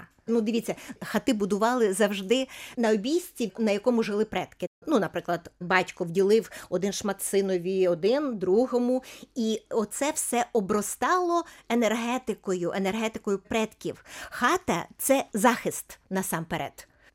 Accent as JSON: {"language": "Ukrainian", "region": "Kyiv Oblast", "country": "Ukraine", "tie": "born or raised there", "said": "от в моєму регіоні я з Черкаської області, виросла я в Київській області"}